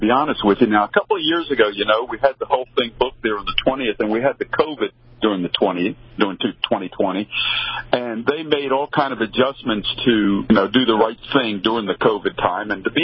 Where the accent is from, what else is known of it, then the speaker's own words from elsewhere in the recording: Philadelphia, Pennsylvania, United States; Oh, yeah, man. I grew up in Philly.